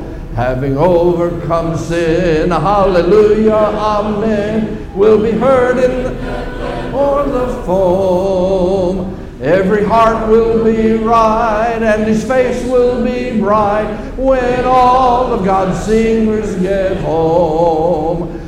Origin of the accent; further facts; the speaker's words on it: Clarksville, Tennessee, United States; I believe I was 10 years old, growing up in Clarksville, Tennessee. At the time, we were members of the Madison Street Church of Christ.